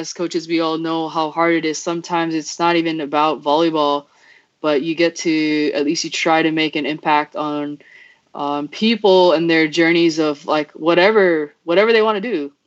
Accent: Hawaii, United States; I grew up in Hawaii, and you could probably already tell that my grammar is not the best.

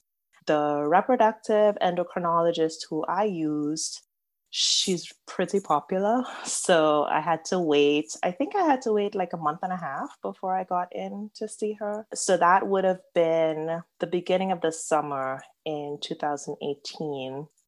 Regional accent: Trinidad & Tobago; moved away as an adult; I am also an immigrant. I'm from Trinidad and Tobago. I moved here for college and then for grad school and have stayed. So I have set up roots here

